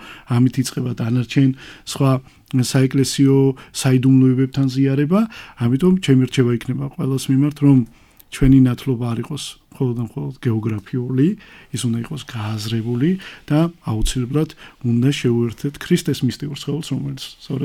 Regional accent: Batumi, Adjara, Georgia; იმიტომ რომ დავიბადე საქართველოში, იმიტომ რომ მე მინდა ჩემი მაგალითი გითხრათ, მე როდესაც დავიბადე და ცხოვრობდი ამ საზოგადოებაში, ბათუმი მაინდამაინც არ იყო ქრისტიანული პერიოდისათვის.

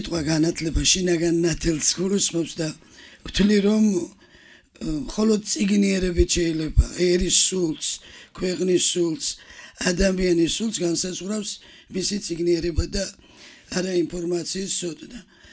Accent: Guria, Georgia; მეც გურიიდან ვარ და ძალიან დიდი ბიბლიოთეკა ვქონდა.

